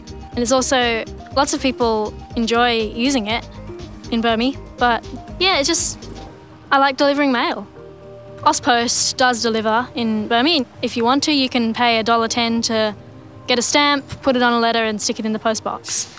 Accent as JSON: {"language": "English", "town": "Bermagui", "region": "New South Wales", "country": "Australia", "said": "and I'm from Bermagui, a small coastal town in New South Wales."}